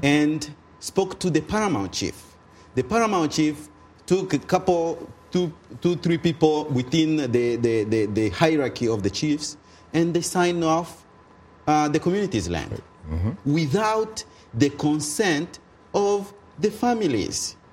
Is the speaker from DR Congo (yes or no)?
yes; DR Congo; English is a second language; I come from the Democratic Republic of Congo.